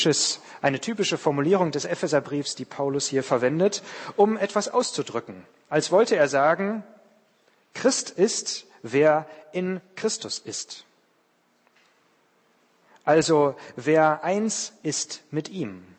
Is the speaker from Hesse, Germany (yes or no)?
no; Münster, North Rhine-Westphalia, Germany; Ich bin in Münster in Westfalen groß geworden, eine sehr katholisch geprägte Stadt.